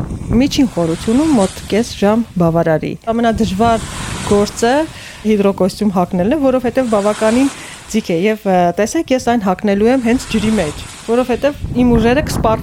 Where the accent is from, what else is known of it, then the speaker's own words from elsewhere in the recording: Gyumri, Shirak, Armenia; Գյումրիում իմ մանկության տարիներին ես հիշում եմ, որ այդ ժամանակ ես երազում էի լողի գնալ, սակայն ամենուրեք փլատակներ էին, ավերակներ էին